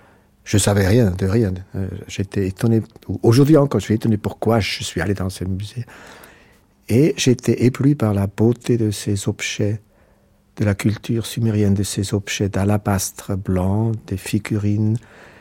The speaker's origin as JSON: {"language": "French", "region": "Zurich", "country": "Switzerland", "tie": "born there", "said": "Je suis né donc à Zurich dans une famille ouvrière italienne."}